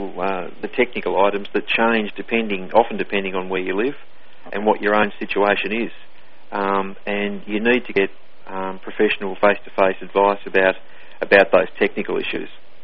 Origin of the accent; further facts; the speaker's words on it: Australia; now in Abu Dhabi, United Arab Emirates; Well, I'm an Australian. At the moment, I'm not living in Australia, though. I'm living over in Abu Dhabi in the United Arab Emirates, which is on the Persian Gulf.